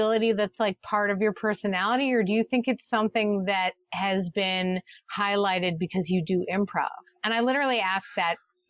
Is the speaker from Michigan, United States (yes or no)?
no; Boston, Massachusetts, United States; I mean, I'm from Boston, so I don't know if you know anything about Boston, Massachusetts, but we're not a kind people.